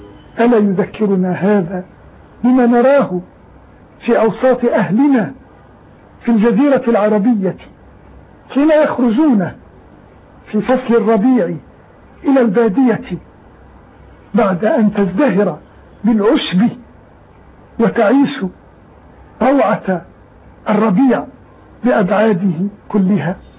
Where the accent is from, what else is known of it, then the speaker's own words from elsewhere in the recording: Palestine; أذكر موسما من المواسم كان شائعا في بلادنا فلسطين، هو موسم النبي روبين.